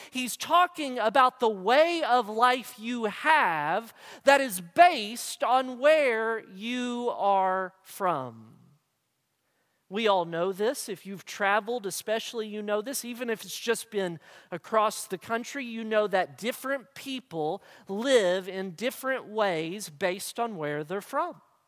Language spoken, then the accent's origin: English; Kentucky, United States; Because I was born and raised in Kentucky. And that's part of who I am. That's the way of life where I'm from.